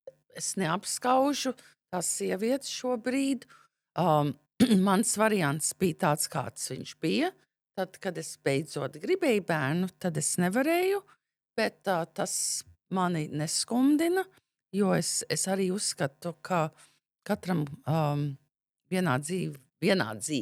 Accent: United States; kad es uzaugu Amerikā

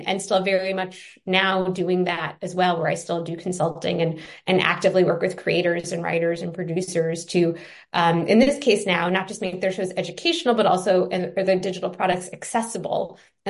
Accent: New York City area, United States; But yeah, as somebody growing up in the New York City area suburbs, over the course of college, I would be able to live at home over the summer and commute into the city to have those internships.

